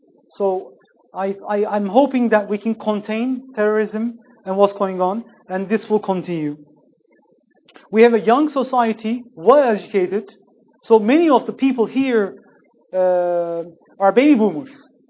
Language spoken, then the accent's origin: English; Ankara, Turkey; I'm not from Istanbul. And Istanbul people, they don't like Ankara, where I come from. It's the bureaucratic capital of the country.